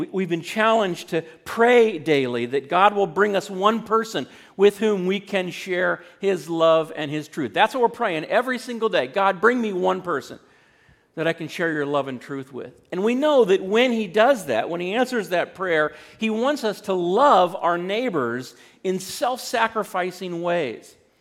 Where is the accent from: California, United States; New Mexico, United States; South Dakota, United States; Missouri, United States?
California, United States; Most of you know that I grew up in California, but shortly after Robin and I were married, my parents moved to Montana.